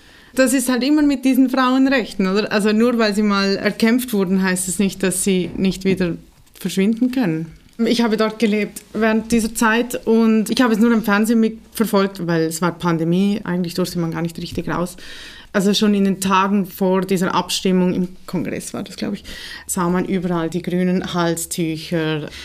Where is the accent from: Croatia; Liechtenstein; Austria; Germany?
Liechtenstein; ich komme ja aus Liechtenstein, da ist das ja verboten.